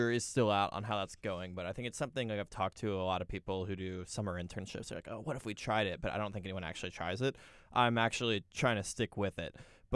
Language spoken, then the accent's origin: English; Texas, United States; We're from Texas, but, I mean, that's a sacrifice there.